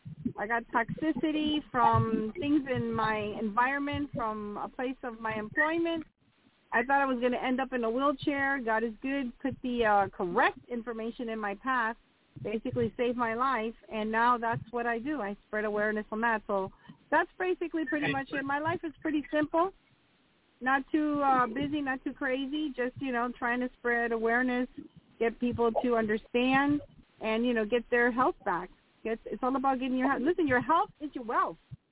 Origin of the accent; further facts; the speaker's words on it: Florida, United States; also born or lived in New York City; I was born in New York City, but I came down to South Florida, or my parents came down to South Florida when I was around 3 or 4, so I don't remember New York.